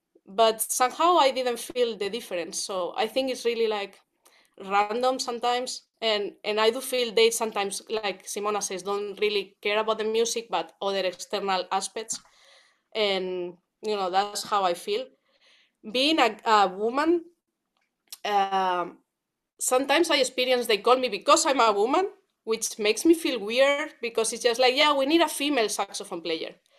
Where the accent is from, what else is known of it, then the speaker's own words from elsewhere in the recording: Spain; English is a second language; I always feel like I'm kind of in the middle because I'm from Spain and somehow everyone expects me to play flamenco or some kind of flamenco jazz kind of thing.